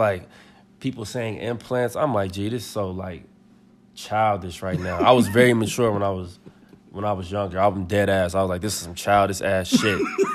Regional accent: Chicago, Illinois, United States; You know, so growing up in Chicago is lit. That's all I got to say, man. It's super lit.

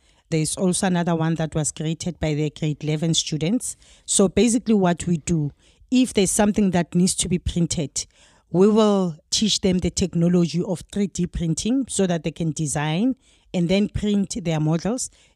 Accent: Tembisa, Gauteng, South Africa; is from Tembisa. I was born and bred in Tembisa in Gauteng. And I went to school in Tembisa.

